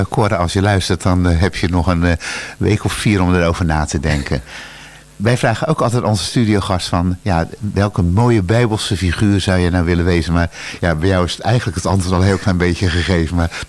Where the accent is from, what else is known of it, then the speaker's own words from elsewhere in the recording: Berkel en Rodenrijs, South Holland, Netherlands; Wij komen zelf uit Berkel en Roderijs, wat qua ligging iets anders is als Bergzoek.